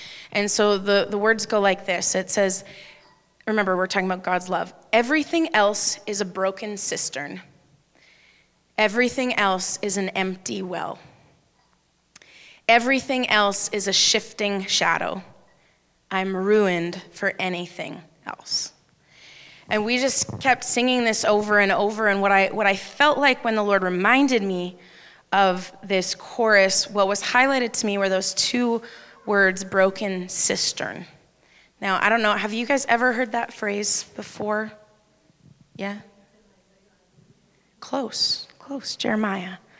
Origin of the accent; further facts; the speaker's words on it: Regina, Saskatchewan, Canada; I'm from Regina originally.